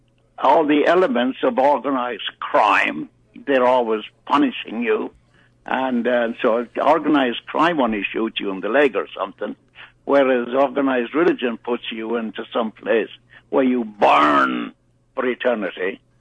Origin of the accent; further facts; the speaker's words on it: Ireland; also born or lived in Brooklyn, United States; now in United States; I'm of Irish extraction. I was born in Brooklyn, but raised in Ireland due to a set of circumstances that were somewhat fatal.